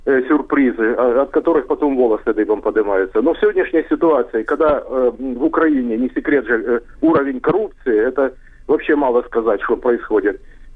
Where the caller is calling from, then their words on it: Dnipropetrovsk, Dnipropetrovsk Oblast, Ukraine; Дніпропетровськ.